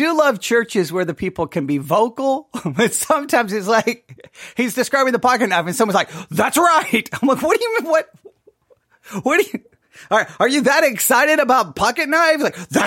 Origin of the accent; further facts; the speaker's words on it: Texas, United States; Now I did grow up in West Texas.